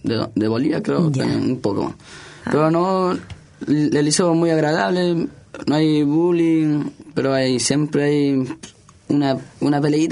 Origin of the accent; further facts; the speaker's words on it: Peru; now in Chile; Yo llevo 5 años, llegué de Perú por problemas familiares.